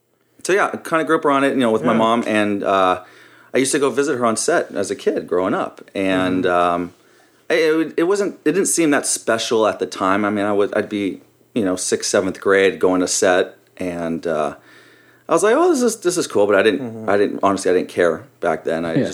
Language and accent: English; Santa Monica, California, United States; But I grew up in Santa Monica, California, right over the hill on the west side. I went to high school out here in Sherman Oaks, Notre Dame.